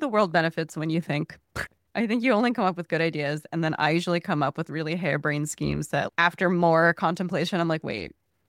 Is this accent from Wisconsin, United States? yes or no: no; New York, United States; because I grew up in and around New York City or like in the surrounding suburbs of the Queens and Long Island